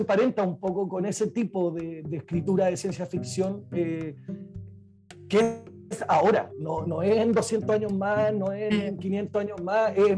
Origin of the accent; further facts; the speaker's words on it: Santiago, Santiago Metropolitan Region, Chile; yo detesto el calor de Santiago, siendo santiaguino de toda la vida igual